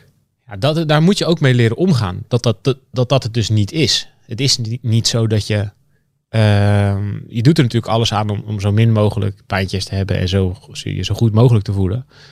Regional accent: Heerhugowaard, North Holland, Netherlands; Ja, we komen uit heer Hugo Waard.

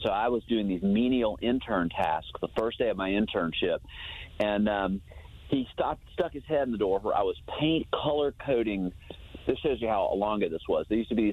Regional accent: Atlanta, Georgia, United States; I grew up in Atlanta

